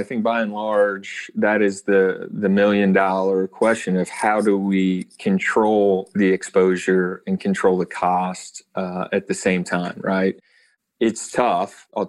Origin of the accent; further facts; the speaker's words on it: Dallas-Fort Worth, Texas, United States; And I'm from Dallas-Fort Worth originally